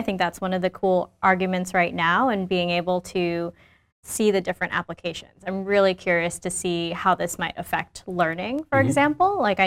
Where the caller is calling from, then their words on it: New York, United States; I'm joining from New York.